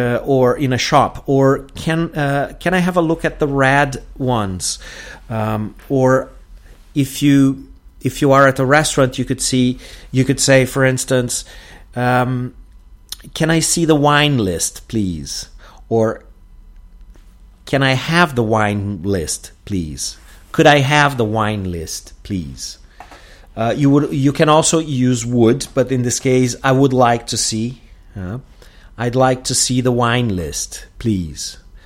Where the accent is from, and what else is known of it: Porto Alegre, Rio Grande do Sul, Brazil; English is a second language